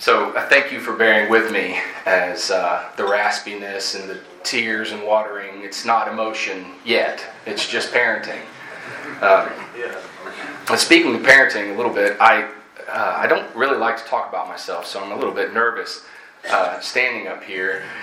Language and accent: English; Chattanooga, Tennessee, United States; So, like Tom said, I grew up here in Chattanooga. I was really blessed, and I'm really grateful for my upbringing.